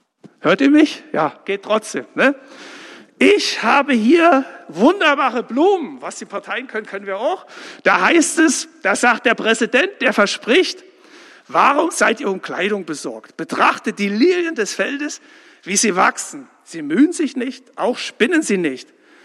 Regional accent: Saxony, Germany; Saxonia, meine Heimat, ne, Sachsenquelle.

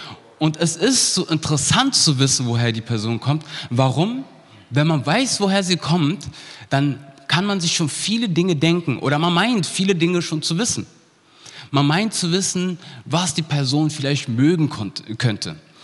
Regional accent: Berlin, Germany; accent: Berlin; also born or lived in Hesse; ja, ich komme aus Berlin, woher weißt du das?

